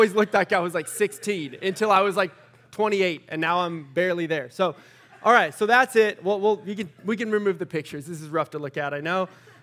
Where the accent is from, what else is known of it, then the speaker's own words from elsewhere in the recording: San Diego, California, United States; now in McKinney, United States; And we're in McKinney, Texas right now. But I grew up in San Diego, did some ministry in Temecula alongside Kyle here, as he said.